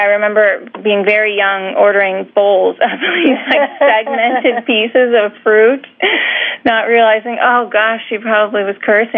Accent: Chicago, Illinois, United States; Well, I'm from Chicago.

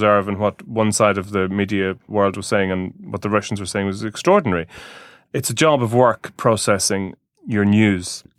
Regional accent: Ireland; growing up in Ireland, you're not steeped in race politics, because when I was a kid, you know, you look around, and for as far as the eye can see, there's a bunch of just, you know... mildly overweight white Catholics

